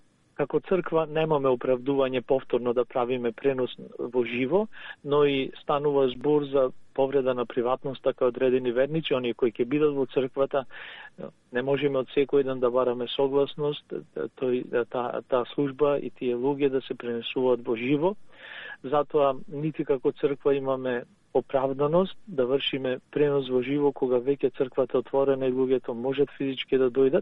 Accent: Ohrid, Southwestern, North Macedonia; Иако јас доаѓам од Охрид, кај нас секога се правила пита со паричка или лепче на Свети Василија

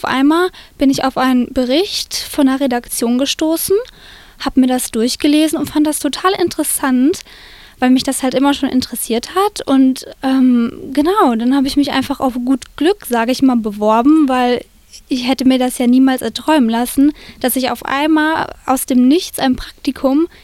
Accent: Germany; Die sind nach Deutschland gekommen und ich bin auch in Deutschland geboren worden. Ja, aber kann trotzdem Polnisch sprechen.

